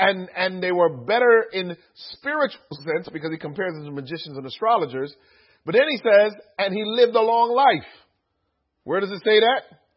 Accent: United States; I am an American, and by default, I'm a capitalist.

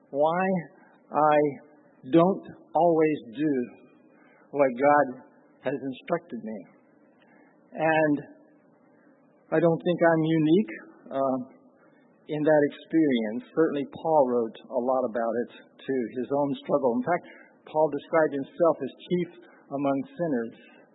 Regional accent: Appalachia, United States; And my father had a vision for making a living with trees in Appalachia. So I'm from the Appalachian Mountain region. I guess I'm what you would call Scotch Irish.

